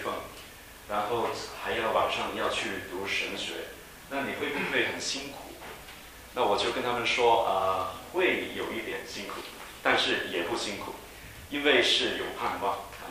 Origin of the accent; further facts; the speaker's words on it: Hong Kong; moved away as an adult; also born or lived in Beijing, China; now in United States; 我是在北京出世，然后我就是6岁的时候去香港，所以我是在香港长大，我小学、中学是在香港。然后呢，我是来美国读大学的